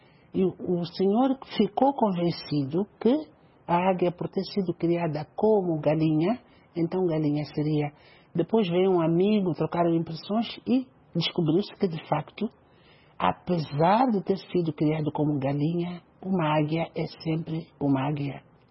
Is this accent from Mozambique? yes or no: yes; Mozambique; eu venho de Moçambique, aquele nosso lugar, pequeno na aparência